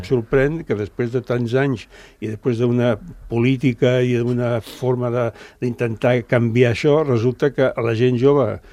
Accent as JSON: {"language": "Catalan", "town": "Barcelona", "region": "Catalonia", "country": "Spain", "said": "jo us puc dir que a Gràcia, soc de Gràcia a Barcelona"}